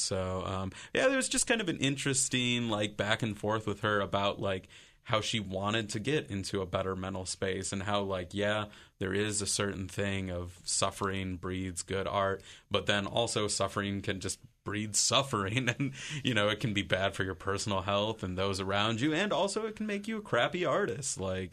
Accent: Ohio, United States; at least growing up in Ohio

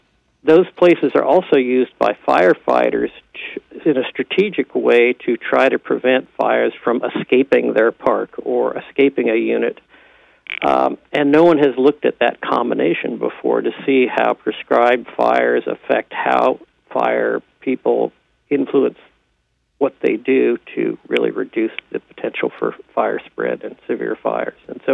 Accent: California, United States; I grew up out in California and have done a lot of work in Northern California and Southern Oregon

